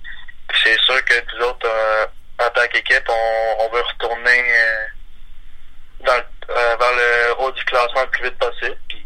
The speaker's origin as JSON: {"language": "French", "town": "Montreal", "region": "Quebec", "country": "Canada", "tie": "born or raised there", "said": "Je viens de Montréal, fait que j'ai grandi un partisan des Canadiens."}